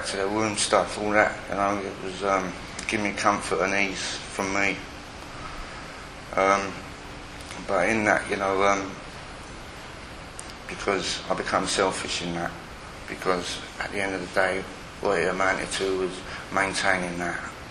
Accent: London, United Kingdom; I am a Londoner, I was born just over the bridge there, but I don't live up here no more

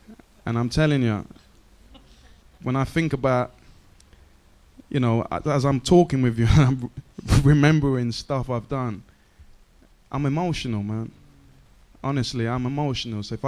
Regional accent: Hackney, London, United Kingdom; I was born and raised in Hackney all my life, and I still live in Hackney. I still live there.

